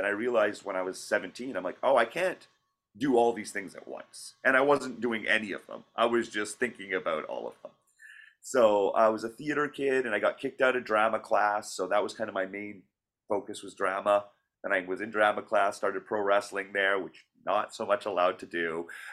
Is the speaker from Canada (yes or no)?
yes; Alberta, Canada; growing up in Alberta, maybe it was I wasn't part of the scene there and wasn't fully me.